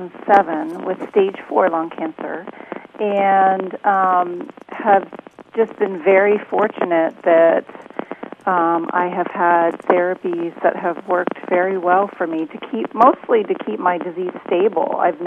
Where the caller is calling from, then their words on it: Bloomsburg, Pennsylvania, United States; I am calling from Bloomsburg, Pennsylvania.